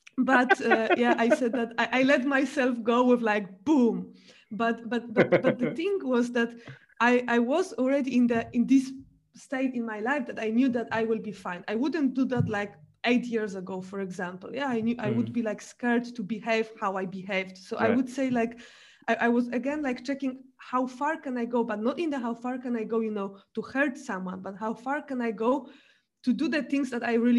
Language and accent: English; Poland; English is a second language; and I'm happy that I was born and raised in Poland.